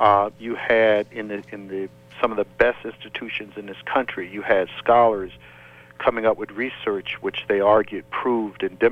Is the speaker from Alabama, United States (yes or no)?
yes; Mobile, Alabama, United States; Back when I was a teenager growing up in Mobile